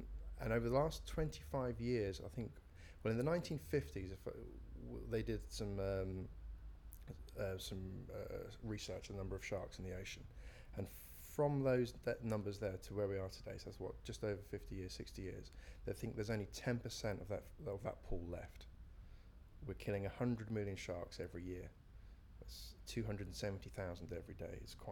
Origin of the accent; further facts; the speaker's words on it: London, United Kingdom; I'm 35 years old and I'm from South London.